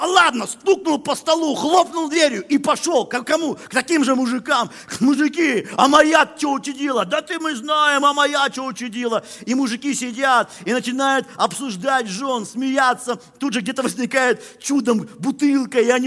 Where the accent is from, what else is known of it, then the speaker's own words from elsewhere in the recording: Russia; у нас в детстве в России был всего, я помню, он был маленький, был один телевизионный канал.